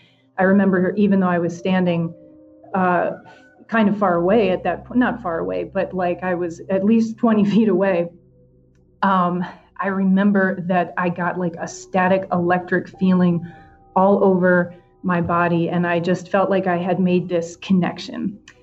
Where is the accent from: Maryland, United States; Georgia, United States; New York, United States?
Maryland, United States; And I grew up in Maryland, so I had the unique opportunity to explore a lot of the abandoned and historic places that I grew up near.